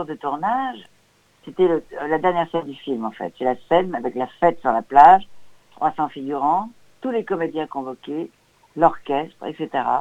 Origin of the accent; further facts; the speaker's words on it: Hauts-de-France, France; moi, je suis du Nord. Moi, je peux me baigner partout en France.